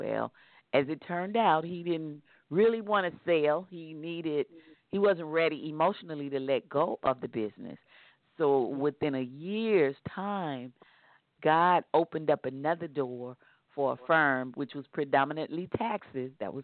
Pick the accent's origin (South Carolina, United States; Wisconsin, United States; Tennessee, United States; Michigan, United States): Tennessee, United States; moved away as an adult; But I came to California from Tennessee. I had graduated from college.